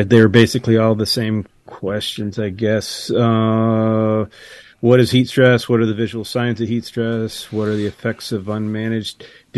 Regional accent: New York, United States; moved away; I grew up in New York, so I'm still learning. I've been here for almost 20 years, so we're getting it down.

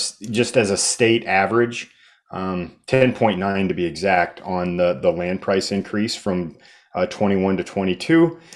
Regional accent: Nebraska, United States; Historically, and as I'm from Southwest Nebraska, a lot of the places you graze cattle is not so productive land.

